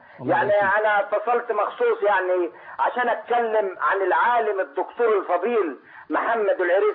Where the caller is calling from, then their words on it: Jordan; انا من الاردن بحكي. يعني بقالي في الاردن 33 سنه